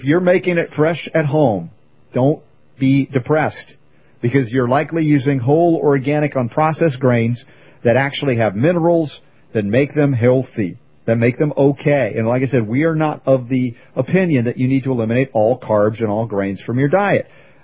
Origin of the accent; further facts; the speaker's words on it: the South, United States; also born or lived in North; Yeah, you know, the thing is, I grew up in the South much of my impressionable years, although I was from the North as a kid.